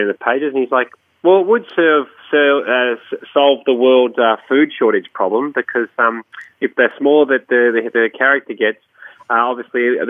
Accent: Melbourne, Victoria, Australia; I grew up in Melbourne.

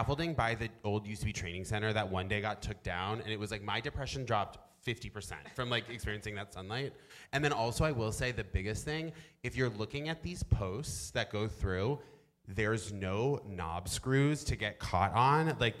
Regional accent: Vermont, United States; also born or lived in Rhode Island; now in New York, United States; I was born in Rhode Island and then I grew up in Vermont for a while. At this point in my life, I've lived in New York longer than I've lived anywhere else in the world.

